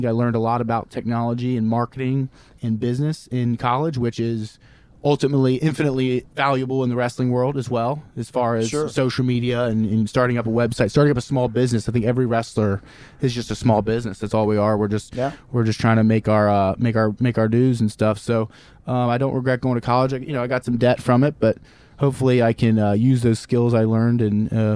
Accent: Cincinnati, Ohio, United States; I was like, no, he's from Cincinnati and that's where we're from.

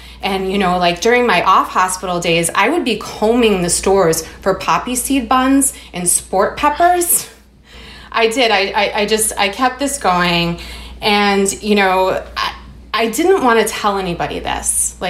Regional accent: Chicago, Illinois, United States; I'm from Chicago, so like I could accept that we had missed beach season

